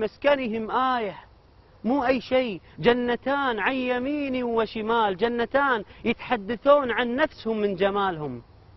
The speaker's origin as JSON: {"language": "Arabic", "country": "Kuwait", "said": "النعمة اللي رب العالمين معطيها لنا في بلادنا بلدنا الكويت"}